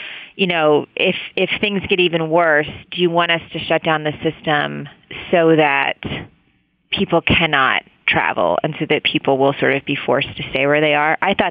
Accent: West Virginia, United States; And, you know, I'm from West Virginia, so I grew up like in a coal state

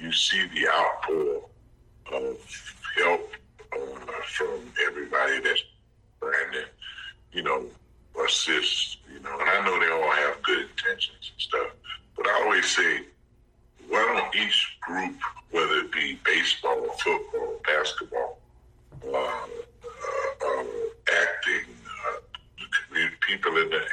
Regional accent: Deep South, United States; because I was brought up in the South, in the Deep South.

